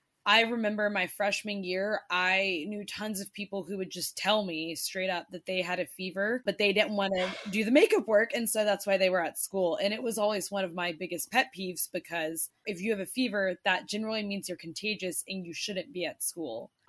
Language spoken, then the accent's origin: English; South Korea; When I grew up in South Korea, it was just community-wide.